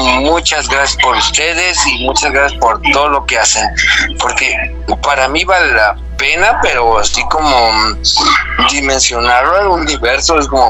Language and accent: Spanish; Guadalajara, Jalisco, Mexico; soy de Guadalajara y con mucho gusto para ustedes